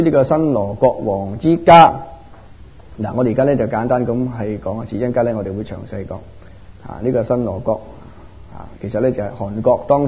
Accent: China; 四座山里面其中有两座山的开山主呢都不是我们中国人来的。

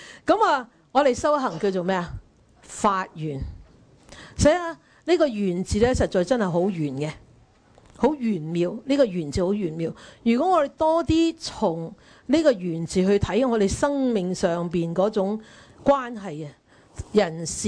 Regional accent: China; 所以我哋中国人成日都讲啦，近朱者赤，近墨者黑。

